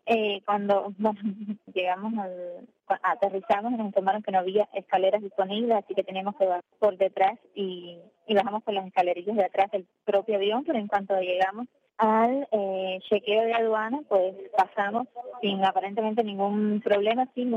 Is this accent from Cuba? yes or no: yes; Havana, Cuba